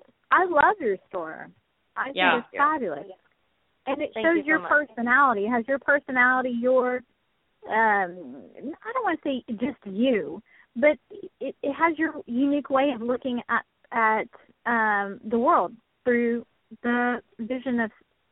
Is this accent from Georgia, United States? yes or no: no; Texas, United States; I came from Texas up there, and I don't dress like a normal, I don't know if you call it normal Texas girl does